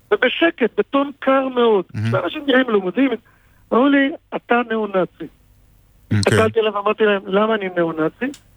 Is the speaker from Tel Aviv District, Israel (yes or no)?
yes; Tel Aviv, Tel Aviv District, Israel; אני גדלתי בתל אביב, למדתי ליד הבימה לפני כ-40 שנה